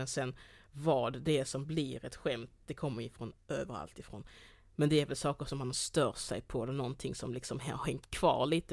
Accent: Degeberga, Skåne, Sweden; Så växte jag upp i Degeberga.

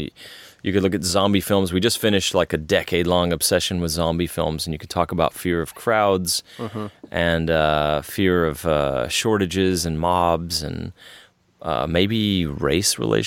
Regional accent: Texas, United States; You know, growing up in Texas, my family spent half their time on the Gulf Coast because that's where one part was from, and half the time in Central Texas

